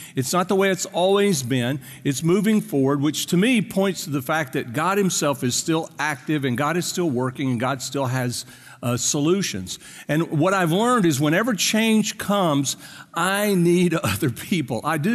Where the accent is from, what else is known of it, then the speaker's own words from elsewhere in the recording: the South, United States; accent: Carolina Hick; I was raised in the South, just to let you know, if you hadn't figured that out from the Carolina Hick accent that I have.